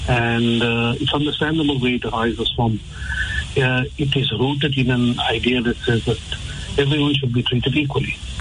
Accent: South Africa; And as Muslims, first of all, as South African citizens, we should already have made the decision that we're going to adopt the mode of behavior that stretches to the best advantage of society.

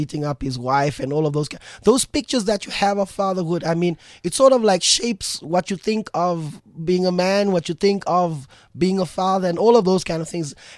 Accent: Eldorado Park, Gauteng, South Africa; born or raised there; also born or lived in Kliptown

